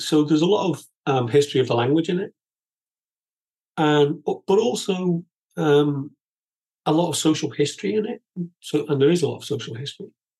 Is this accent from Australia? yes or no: no; Liverpool, North West England, United Kingdom; what it was like growing up in Liverpool, working class Liverpool, and then go through the education system.